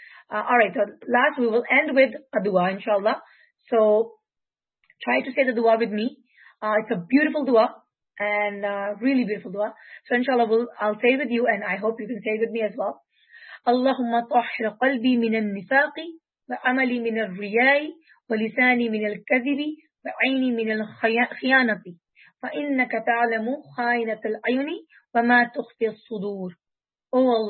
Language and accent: English; Atlanta, Georgia, United States; I am from Atlanta as well.